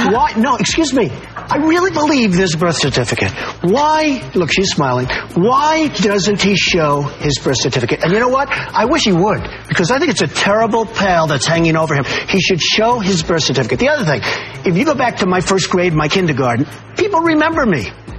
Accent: New York, United States; I grew up in New York. Wall Street was a big part.

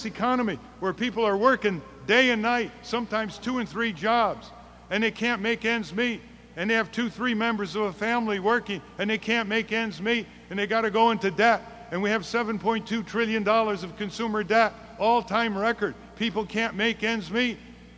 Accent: Winsted, United States; When I was growing up in Winsted, which is a textile mill town, not very high-paying jobs

